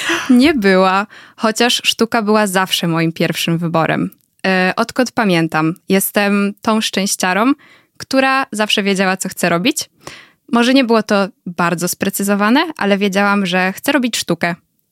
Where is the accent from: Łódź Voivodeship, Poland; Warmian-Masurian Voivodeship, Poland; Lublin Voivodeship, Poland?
Łódź Voivodeship, Poland; Łódź; Trochę chciałam uciec z Łodzi, bo tak, ja też jestem z Łodzi.